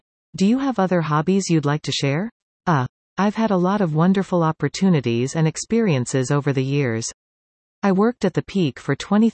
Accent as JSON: {"language": "English", "town": "Glen Huron", "region": "Ontario", "country": "Canada", "tie": "born or raised there", "said": "I live on my family farm in Glen Huron. I was born and raised there. From kindergarten to grade 8, I was at Duntroon Central Public School. From there, I went to Collingwood Collegiate Institute."}